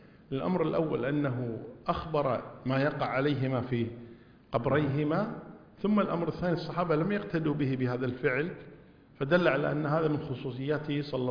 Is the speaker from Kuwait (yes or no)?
yes; Kuwait; نحن عندنا في الكويت هنا